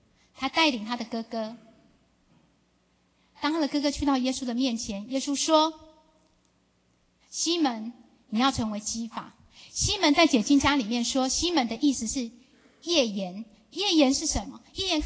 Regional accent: Taiwan; 有许多的外国人来到了我们台湾来工作

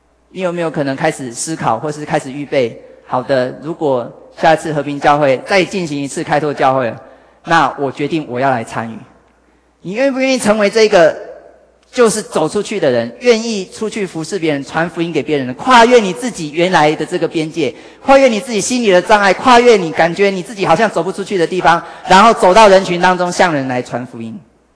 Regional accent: Hualien, Hualien County, Taiwan; 我是花莲人

